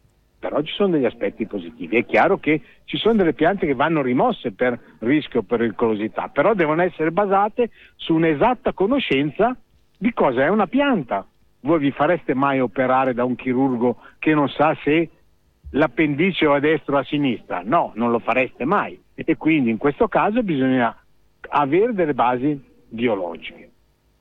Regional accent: Varese, Lombardy, Italy; vengo da Varese.

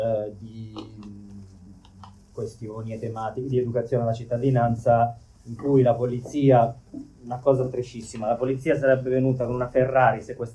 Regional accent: Milan, Lombardy, Italy; io sono di Milano

